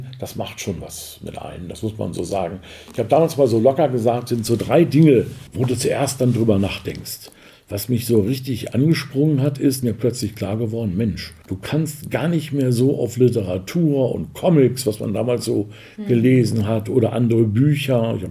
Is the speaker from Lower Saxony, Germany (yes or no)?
yes; Duderstadt, Lower Saxony, Germany; Ich bin 65, von der Volksschule meiner Heimatstadt, das ist Duderstadt im Eichsfeld, musste ich nach Hannover, um die Blindenschule besuchen zu können.